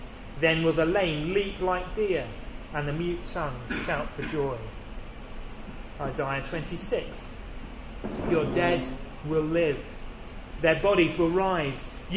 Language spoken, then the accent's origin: English; Penzance, South West England, United Kingdom; If I went back to my hometown of Penzance